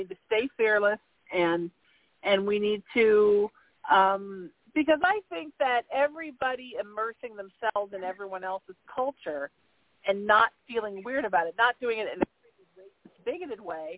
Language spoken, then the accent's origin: English; Ireland; because I am Irish, so I will speak about being Irish